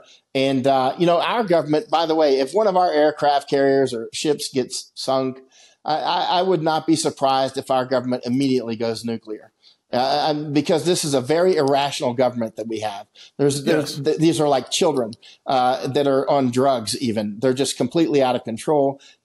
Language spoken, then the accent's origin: English; United States; it's actually mind boggling that me as an American, like a very serious American to the core